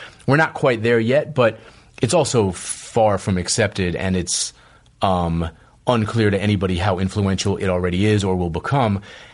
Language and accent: English; Boston, Massachusetts, United States; I grew up in Boston, which is a very segregated city